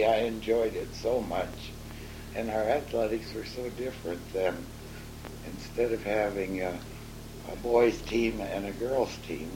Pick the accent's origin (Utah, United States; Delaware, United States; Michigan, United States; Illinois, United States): Michigan, United States; Detroit; also born or lived in Warren, Pennsylvania; I was born in Warren, Pennsylvania, and lived there until I was about two or three, I think. We moved to Detroit, and we lived on the corner of Longfellow and 3rd.